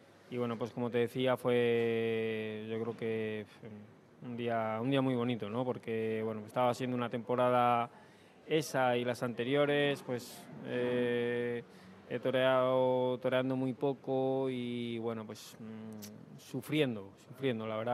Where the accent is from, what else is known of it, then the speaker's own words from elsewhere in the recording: Madrid, Community of Madrid, Spain; somos dos toreros de Madrid, dos toreros nacidos en la Escuela Taurina de Madrid, con muchos años de alternativa.